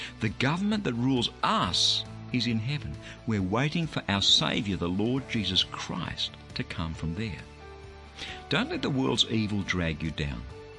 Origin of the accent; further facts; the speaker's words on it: Australia; welcome again to Fresh. I'll be honest with you. I love the fact that I'm an Australian.